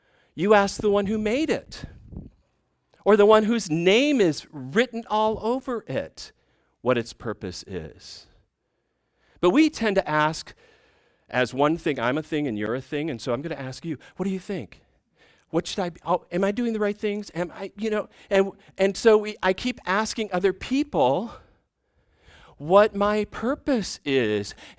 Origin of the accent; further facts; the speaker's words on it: Frankenmuth, Michigan, United States; Happened in my hometown in Frankenmuth, Michigan, well before I was born. This is a little small town